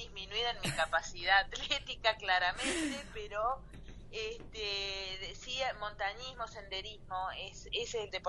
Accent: Bariloche, Río Negro, Argentina; born there; Sí, yo soy nacida

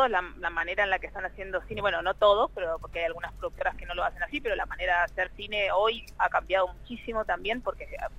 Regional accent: Neuquén, Argentina; moved away as an adult; Yo viví en Neuquén hasta los 18, así que soy neuquina y mi familia vive en Neuquén, en San Martín de los Andes

